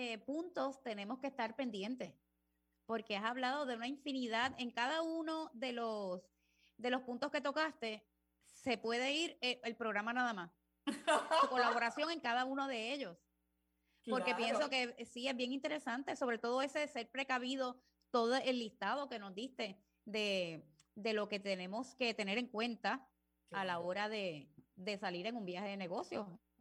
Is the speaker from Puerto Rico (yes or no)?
yes; Puerto Rico; somos caribeños, claro. Somos boricuas